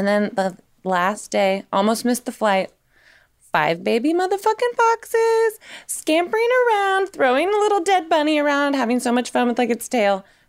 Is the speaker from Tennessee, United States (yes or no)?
yes; Tennessee, United States; So I'm from Tennessee. I should know this.